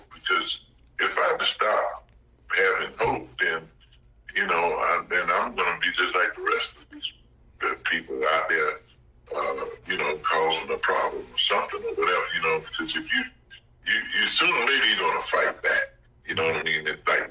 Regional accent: Deep South, United States; because I was brought up in the South, in the Deep South.

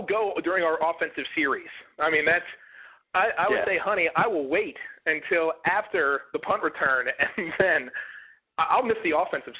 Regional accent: Baltimore, Maryland, United States; you know, I'm from Baltimore, so I try and watch the Ravens every week

